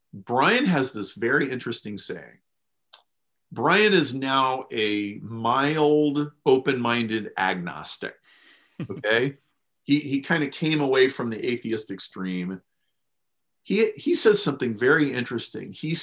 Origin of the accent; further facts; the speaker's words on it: Lincoln, Nebraska, United States; I grew up in Lincoln, Nebraska. Lincoln is a Nebraska. It's a very like egalitarian place. It's a more religious place than average. It's very conservative.